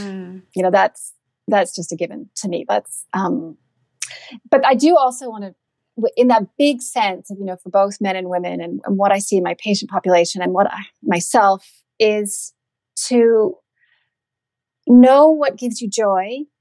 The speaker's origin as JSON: {"language": "English", "country": "Canada", "said": "because I'm Canadian"}